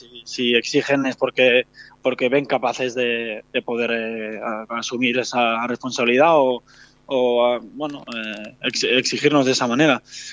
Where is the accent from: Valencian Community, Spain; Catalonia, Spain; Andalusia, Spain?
Catalonia, Spain; Tarragona; yo vengo de Tarragona también